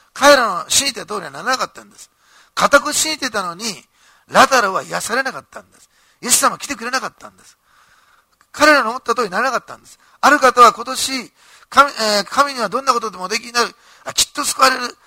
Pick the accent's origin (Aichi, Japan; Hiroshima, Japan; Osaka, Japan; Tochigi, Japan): Osaka, Japan; born there; 私大阪生まれだったから、しかも私はちょうど光化学スモッグがよく出る頃の世代なんですね。